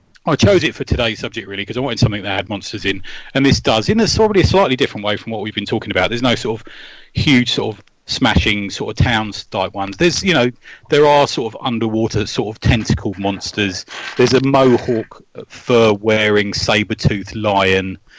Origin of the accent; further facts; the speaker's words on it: London, United Kingdom; I'm from Middlesex, not a Cockney.